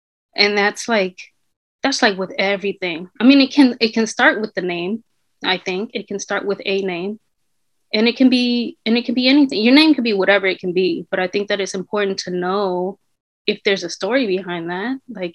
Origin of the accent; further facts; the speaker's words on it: Oakland, California, United States; I grew up in Oakland.